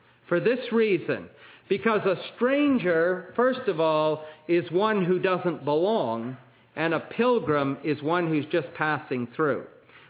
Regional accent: Canada; And I tell them I'm a Canadian.

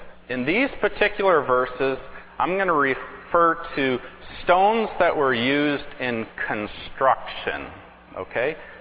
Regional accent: Nova Scotia, Canada; where I grew up in Nova Scotia, I used to spend hours over at my friend

